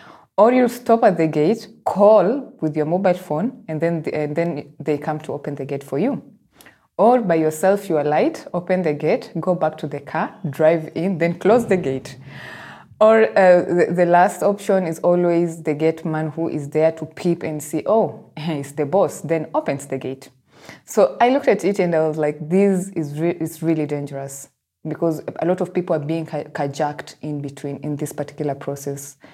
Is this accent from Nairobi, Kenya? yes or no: yes; Nairobi, Kenya; I had this in mind whenever you're arriving home in Africa, and I am from Nairobi.